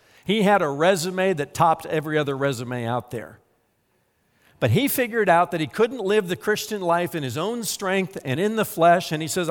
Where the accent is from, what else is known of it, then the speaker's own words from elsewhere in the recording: United States; I'm an American, not an Americant.